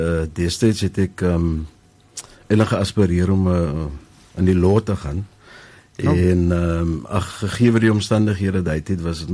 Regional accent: Paarl, Western Cape, South Africa; Ek is van die Perel, gebore en getoe. So ja, ek is gebore in die Perel. My ouers is maar destyds, as ons so kan stel, die kind van die rivier gebly. Mm-hmm. En toe later van tyd het ons opgetrek na Klein Drakens en weg toe

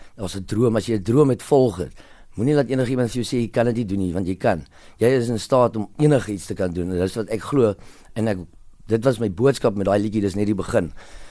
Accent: Parow, Western Cape, South Africa; born there; ek was in Perro gebore, so toe was ek daai tyd

